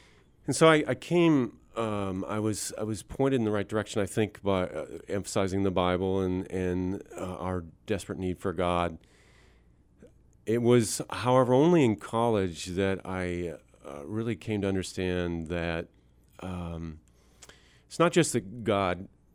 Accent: South Dakota, United States; born there; also born or lived in Iowa / Montana / New Mexico / Arkansas; I was born in South Dakota. I've lived in Iowa, Montana, New Mexico, Arkansas, and then went to Africa for 13 years

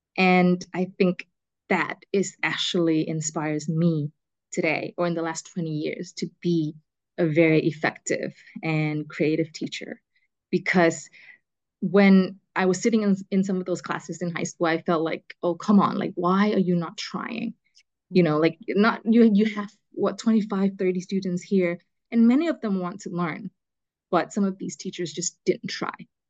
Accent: California, United States; also born or lived in Vietnam; now in Hanoi, Vietnam; I'm Vietnamese, and I was born in Vietnam, in the south of Vietnam. And after I finished primary school, my family moved to California. And I attended middle school, high school, and university in California.

